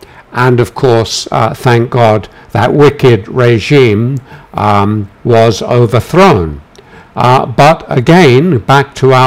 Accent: London, United Kingdom; I grew up in London, and you always, when I was growing up, you always put wallpaper on your walls.

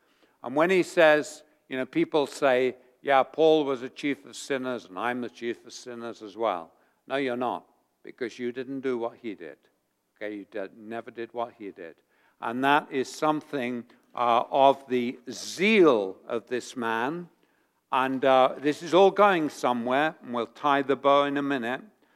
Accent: London, United Kingdom; I grew up in London, okay?

